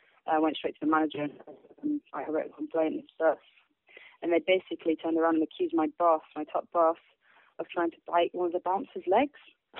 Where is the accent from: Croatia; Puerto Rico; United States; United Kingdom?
United Kingdom; Hull, Yorkshire and the Humber; I'm 22. I'm originally from Yorkshire, Hull in particular.